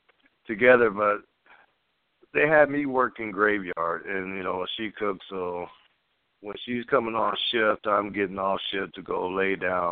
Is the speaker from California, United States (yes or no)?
yes; Los Angeles County, California, United States; also born or lived in Oceanside; I was born in Oceanside, California, San Diego